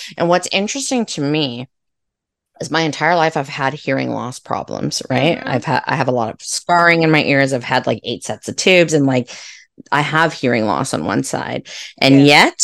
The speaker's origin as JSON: {"language": "English", "country": "Canada", "said": "I'm Canadian, which is probably why I don't find it like that cold."}